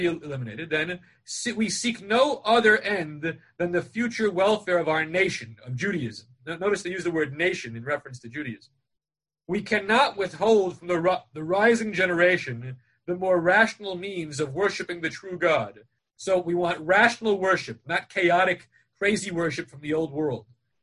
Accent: Great Neck, New York, United States; When I was growing up in the Great Neck Synagogue, we never did this other than for Simchas Torah

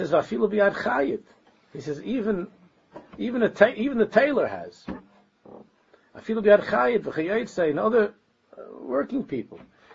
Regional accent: United States; So I said that I'm not from here. I'm from America. I'm from America, and I can't come back to learn.

